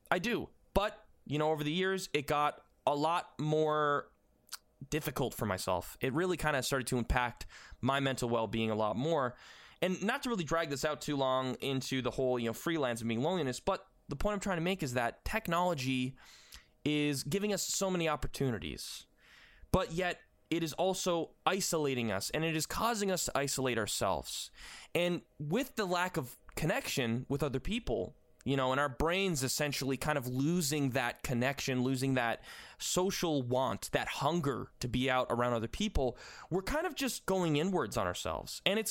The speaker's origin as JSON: {"language": "English", "region": "Newfoundland and Labrador", "country": "Canada", "moved": "yes", "lives_now": "Toronto, Canada", "said": "I'm from Newfoundland. I am in Canada. That's a province of Canada. And essentially, I moved from Newfoundland, which is on the farthest east coast of North America, fun fact, to Toronto, Ontario, which is a huge city."}